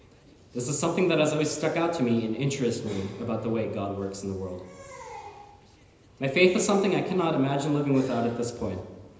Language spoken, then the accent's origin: English; Erlangen, Bavaria, Germany; born there; English is a second language; I was born in Erlangen, Germany on January 11th, 2003.